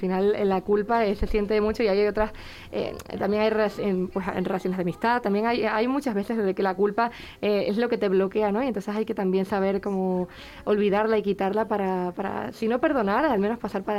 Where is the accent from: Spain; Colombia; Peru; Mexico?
Spain; Canary Islands; ahora en esta isla, que es de mi tierra, de donde vengo y lo que me define también